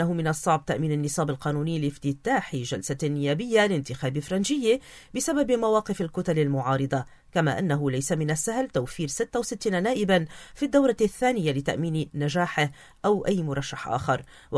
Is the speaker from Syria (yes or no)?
no; Lebanon; فيما بيننا كلبنانيين